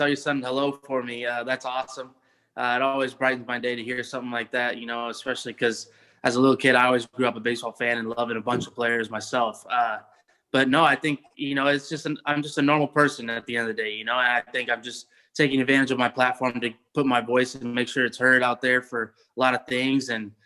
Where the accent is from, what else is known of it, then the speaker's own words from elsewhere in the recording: California, United States; I'm being from California and talking to my family out there